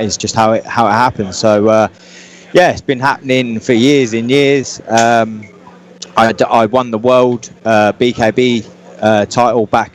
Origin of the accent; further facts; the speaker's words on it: East of England, United Kingdom; So I'm from Cambridgeshire, so just outside of London. I'm from a farming background. My dad's a farmer. I'm a country kid.